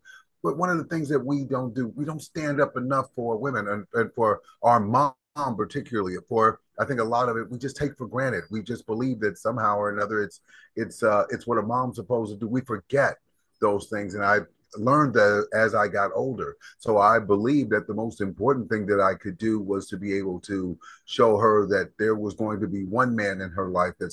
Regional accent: Cincinnati, Ohio, United States; I'm originally from Cincinnati, Ohio.

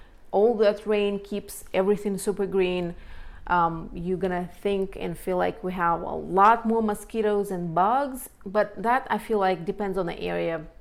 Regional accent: Colorado, United States; Humid and so full of allergens, but I came from Colorado, where it's dry and there are only aspens and pines.

